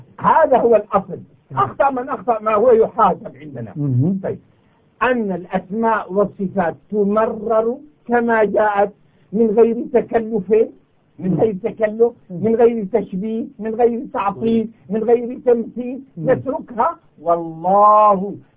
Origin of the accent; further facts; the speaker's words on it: Syria; نحن أقول لك نحن أمر بسيط أنا شامي